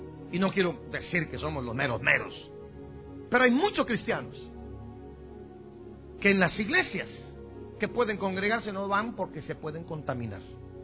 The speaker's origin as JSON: {"language": "Spanish", "region": "Chimaltenango", "country": "Guatemala", "tie": "born or raised there", "said": "Había un gobernador, allá en mi pueblo, en Guatemala."}